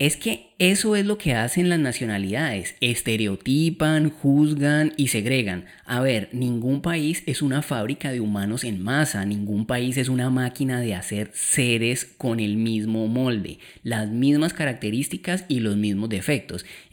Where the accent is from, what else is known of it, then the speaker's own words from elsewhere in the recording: Colombia; pues siendo colombiano ese estrés se potencializa muchísimo, se triplica